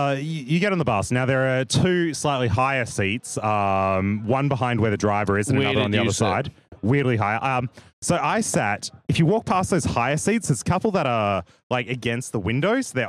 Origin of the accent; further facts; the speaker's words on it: Australia; And as an Australian, I can say that coal is good for humanity.